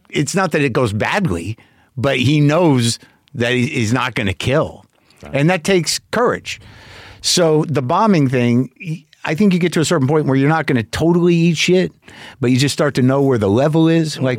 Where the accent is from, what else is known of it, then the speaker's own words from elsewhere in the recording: New Mexico, United States; I grew up in, my folks are from Jersey. I grew up in New Mexico.